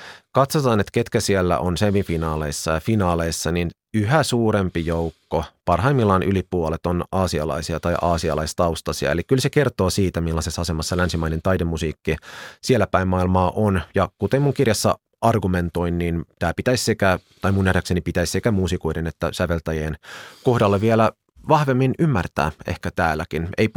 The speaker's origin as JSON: {"language": "Finnish", "country": "Japan", "second_language": "Finnish", "said": "niin lähdetty pohtimaan, että eikö tämä olekin oikeastaan aika samankaltaista kuin mitä meillä Japanissa"}